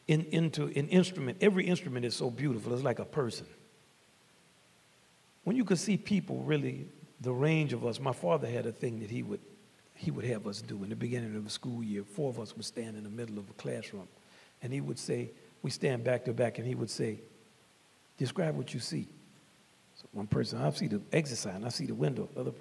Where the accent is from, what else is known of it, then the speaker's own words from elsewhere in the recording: New Orleans, Louisiana, United States; they would know I'm from Pigeontown, and they were sitting there at New Orleans Philharmonic